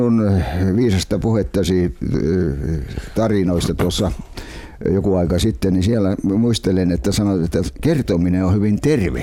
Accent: Karelia, Finland; also born or lived in Savo; kyllä siellä Karjalassa ja Savossa, mistä me olemme lähtöisin

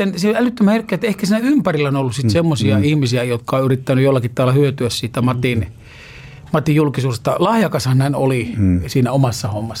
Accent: Jyväskylä, Central Finland, Finland; born there; Mä synnyin siis Jyväskylässä

